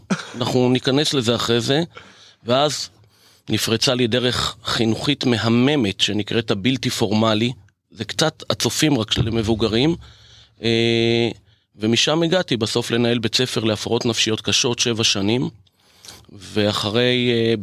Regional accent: Haifa, Haifa District, Israel; born there; נולדתי בחיפה, באחוזה

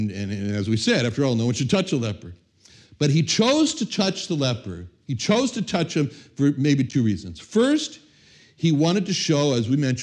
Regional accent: Los Angeles, California, United States; You know, it's like when I was when I was growing up in Los Angeles, all my friends, I didn't know anybody wasn't Jewish.

